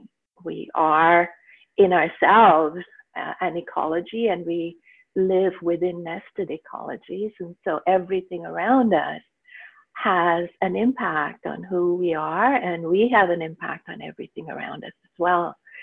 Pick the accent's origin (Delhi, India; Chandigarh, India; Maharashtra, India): Maharashtra, India; Mumbai; moved away as an adult; now in Canada; I grew up in Bombay in India, and I lived there until I was 21 and then moved to North America. And I've lived my entire adult life here. I live in Canada on the West Coast, on Vancouver Island. It's a beautiful place.